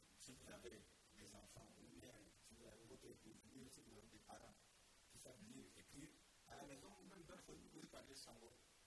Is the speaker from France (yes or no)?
no; Central African Republic; first language Banda-Yangere; French is a second language; Oui, c'est la première langue, dès que je suis né, c'est ça que je découvrais.